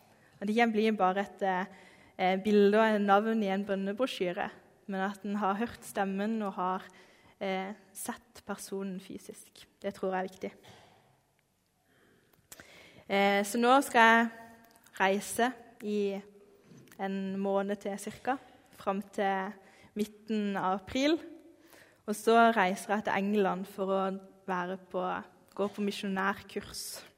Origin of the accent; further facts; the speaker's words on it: Øvrebø, Agder, Norway; Jeg kommer fra Øvrebø og er 29 år gammel.